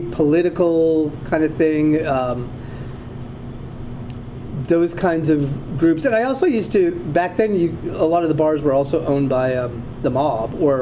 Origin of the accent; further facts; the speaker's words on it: Canada; also born or lived in Chicago, United States; I had lived in Chicago before this, and I went to junior high and high school in Chicago. I'm Canadian, but we were there because my dad was in construction.